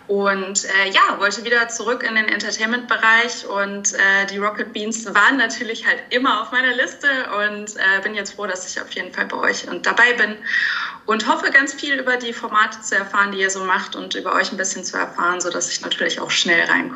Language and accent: German; Bremen area, Germany; bin jetzt seit Donnerstag mit an Bord als CVD und ich komme aus der Nähe von Bremen, aus einer relativ kleinen Stadt, die vermutlich keinem jetzt was sagen wird. Ich habe aber lange in Bremen studiert